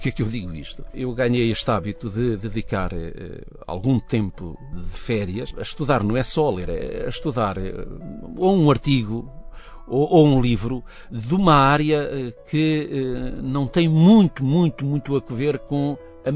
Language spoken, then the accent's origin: Portuguese; Portugal; as festas lá da minha terra, em honra de Nossa Senhora da Piedade, que são sempre no segundo domingo de agosto, irei estar presente, lá está, como todo o orqueirense que se preze vai estar presente.